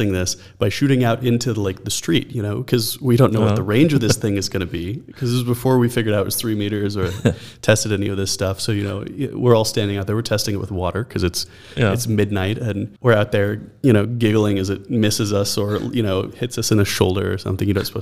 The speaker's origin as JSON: {"language": "English", "town": "Dallas", "region": "Texas", "country": "United States", "tie": "born or raised there", "also_born_or_lived": "California", "lives_now": "Berlin, Delaware, United States", "said": "but yes, I am originally American. I was born and raised in Dallas."}